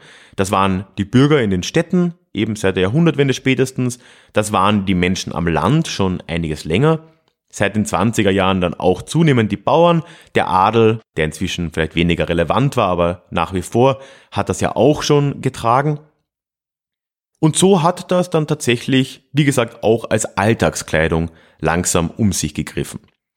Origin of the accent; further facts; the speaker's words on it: Freising, Bavaria, Germany; hat der Bischof meiner Heimatstadt Freising